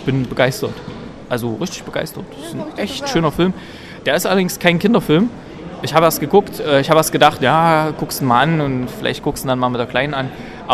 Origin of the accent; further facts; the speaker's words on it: Gera, Thuringia, Germany; also aus meiner alten Heimatstadt Gera kenne ich das.